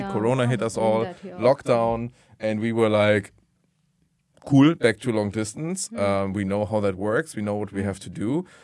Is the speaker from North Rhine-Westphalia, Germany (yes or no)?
yes; Iserlohn, North Rhine-Westphalia, Germany; also born or lived in Hagen; I was born in Hagen-Hohenlimburg, which is a ugly-ass town in this area to the north, basically. It's a 1.5 hours away from Cologne. And I was brought up in Iserlohn.